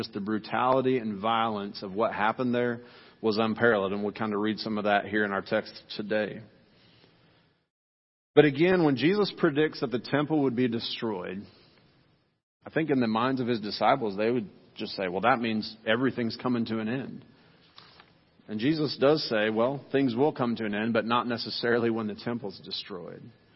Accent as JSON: {"language": "English", "region": "Midwest", "country": "United States", "tie": "born or raised there", "said": "I still remember growing up in the Midwest when a thunderstorm would come rolling in."}